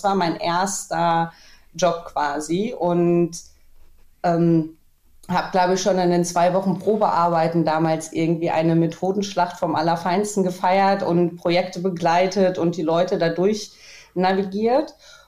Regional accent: North Rhine-Westphalia, Germany; born there; Ich bin, eigentlich bin ich gebürtige Sauerländerin, aber vom Herzen definitiv norddeutsch.

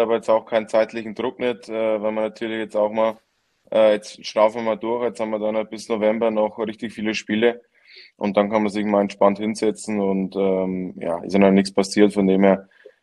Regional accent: Bavaria, Germany; ich bin ein Bayer, gell, mein Freund.

